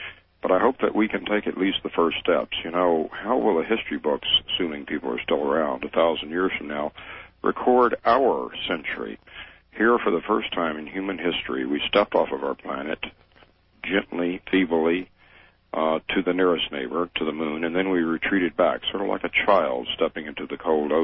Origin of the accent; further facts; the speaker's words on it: Dallas, Texas, United States; You know, when I was a child growing up in Dallas, Texas, the skies, in fact, are big and bright there